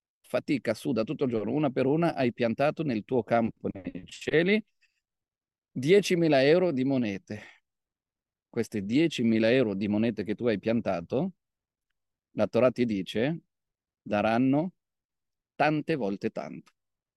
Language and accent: Italian; Milan, Lombardy, Italy; sono di Milano, non sono abituato.